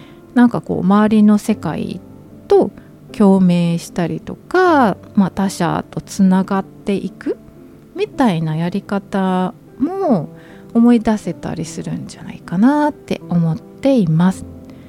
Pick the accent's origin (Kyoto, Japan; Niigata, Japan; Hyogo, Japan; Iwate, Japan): Hyogo, Japan; Takarazuka; also born or lived in Kanto; もともと宝塚出身なんで、やっぱいつか関西に帰りたいっていうのはずっと思ってたけど、